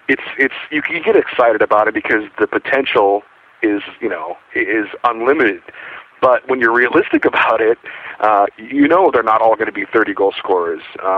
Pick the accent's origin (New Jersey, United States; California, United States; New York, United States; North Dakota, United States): California, United States; You know, obviously growing up in California, not a lot of hockey to be played.